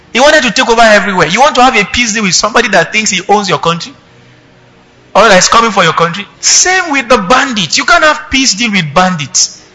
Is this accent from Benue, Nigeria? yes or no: no; Kaduna, Kaduna State, Nigeria; I was born and brought up in Kaduna. I grew in NDA.